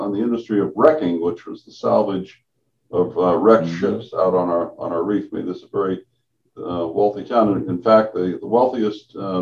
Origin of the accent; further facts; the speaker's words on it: Miami, Florida, United States; moved away as an adult; now in Key West, United States; I was born and raised in Miami, so I in fact been down to Key West on a number of occasions. But in 1973, after I graduated from the University of Pennsylvania, I came down here for the weekend, and I've been here ever since.